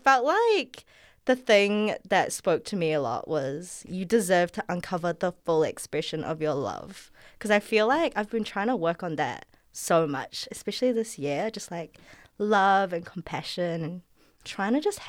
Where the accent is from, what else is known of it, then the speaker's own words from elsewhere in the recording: Auckland, New Zealand; I'm 25 years old, born and bred in Tamaki Makaurau. My mum is from Singapore, my dad's from Malaysia.